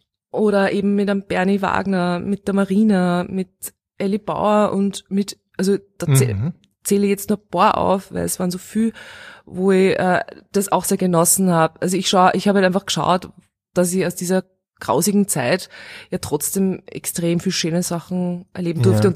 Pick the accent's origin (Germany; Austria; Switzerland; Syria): Austria; Steyr, Upper Austria; born there; Mein Vater hat dann die Familie mitgenommen und ich bin in Steyr geboren.